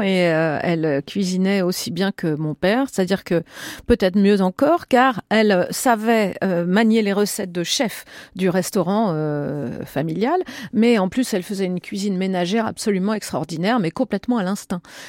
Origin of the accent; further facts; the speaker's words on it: Larmor-Plage, Brittany, France; Je suis née à l'Armor-Plage près de Lorient.